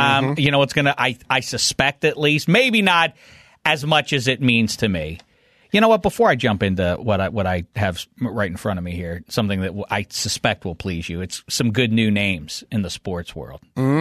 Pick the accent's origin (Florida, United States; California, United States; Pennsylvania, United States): Pennsylvania, United States; Beaver Falls; I'm from Beaver Falls, Dave.